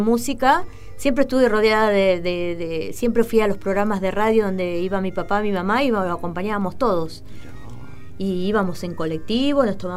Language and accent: Spanish; General Rodríguez, Buenos Aires Province, Argentina; Mira, yo nací acá en General Rodríguez, uh-huh. en la clínica que está acá. Uh-huh. Y me crié los tres primeros años